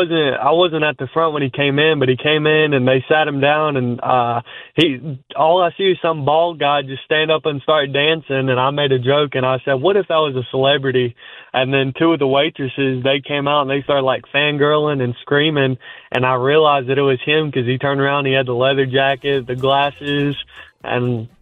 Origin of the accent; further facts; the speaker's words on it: Sparta, North Carolina, United States; in my hometown, Sparta, North Carolina, which is a really small town.